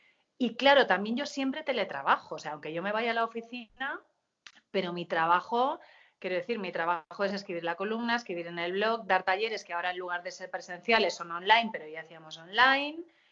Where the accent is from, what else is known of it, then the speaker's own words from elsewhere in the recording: Lloret de Mar, Catalonia, Spain; now in Madrid, Spain; Radio Marina era la radio que yo escuchaba en mi pueblo, en Lloret de Mar, sí. De pequeña.